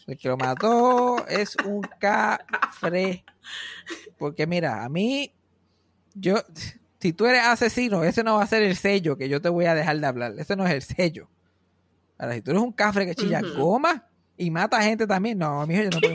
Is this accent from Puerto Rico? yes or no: yes; Mayagüez, Puerto Rico; como yo nací y me crié en Mayagüez